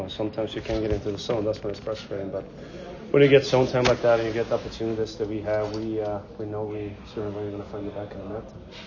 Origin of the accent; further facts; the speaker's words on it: Sweden; I'm from Sweden